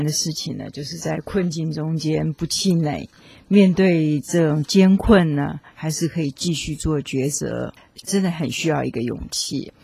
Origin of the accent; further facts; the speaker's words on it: China; 我们中国人也常说，种瓜得瓜，种豆得豆，天下没有白吃的午餐啊